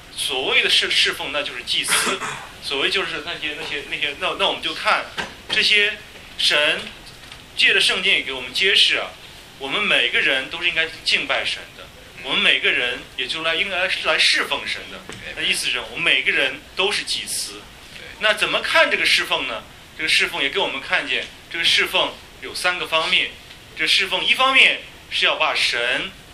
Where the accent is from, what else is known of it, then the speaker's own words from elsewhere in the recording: Shandong, China; 对，我老家也是山东的